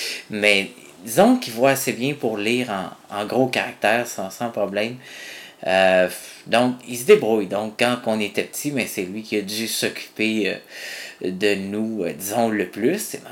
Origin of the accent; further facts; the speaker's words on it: Saint-Jérôme, Quebec, Canada; born there; Moi, je suis né à Saint-Jérôme.